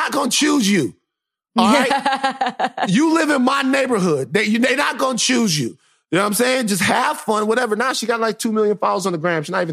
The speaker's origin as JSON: {"language": "English", "region": "Louisiana", "country": "United States", "said": "You're from Texas. I'm from Louisiana."}